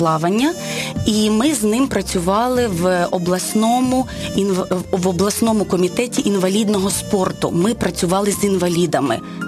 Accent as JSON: {"language": "Ukrainian", "town": "Poltava", "region": "Poltava Oblast", "country": "Ukraine", "tie": "born or raised there", "said": "Полтава, ми там народилися, жили, вчилися, одружилися, а поїхали в село Кротенки"}